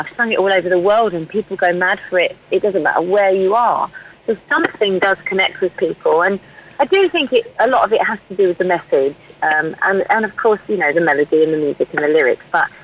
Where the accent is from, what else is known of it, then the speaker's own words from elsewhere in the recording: East of England, United Kingdom; I grew up in Suffolk in a tiny village with about 10 houses in. You know, I was a country girl really at heart. There wasn't even a village shop where I grew up. So I grew up kind of running in the fields out the back.